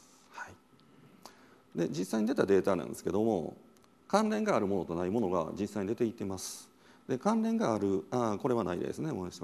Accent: Kansai, Japan; accent: Kansai; 僕実は関西人でっていうか分かってはると思うんですけどね、言葉遣いから、関西人なんで渋谷っておしゃれな街かなと思って

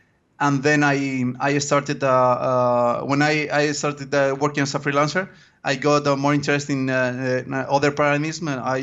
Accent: Madrid, Community of Madrid, Spain; English is a second language; I'm in Madrid now, in my hometown.

